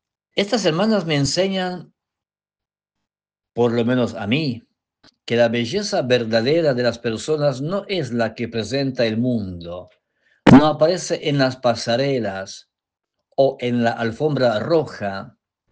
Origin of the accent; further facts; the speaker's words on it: Poland; Todavía estoy de vacaciones en mi país natal, Polonia.